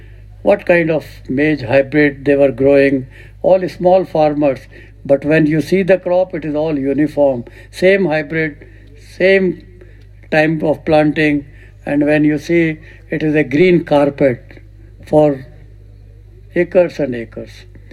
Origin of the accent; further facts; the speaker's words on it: Rajasthan, India; And I come from Rajasthan.